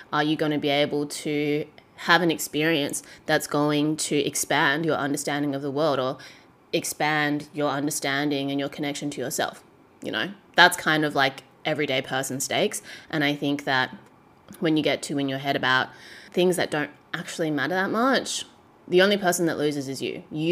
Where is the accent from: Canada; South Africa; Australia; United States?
Australia; born there; I'm from Australia, like, I was born here.